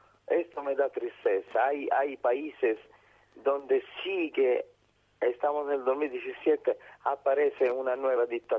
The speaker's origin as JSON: {"language": "Spanish", "town": "Palermo", "region": "Sicily", "country": "Italy", "tie": "born or raised there", "said": "Sí, en Palermo"}